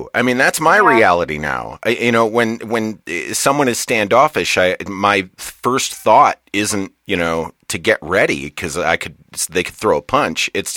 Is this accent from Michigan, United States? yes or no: yes; Saginaw, Michigan, United States; born there; I was born in Michigan and that's where I spent a good deal of my life.